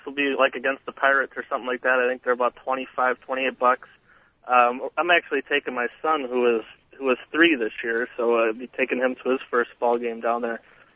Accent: Kenosha, Wisconsin, United States; I was just going to kind of relate my story of I grew up in Kenosha, and I was actually a long-suffering Cub fan

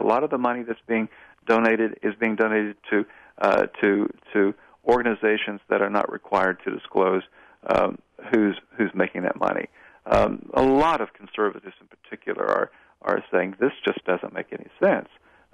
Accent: Tennessee, United States; And my home state is Tennessee

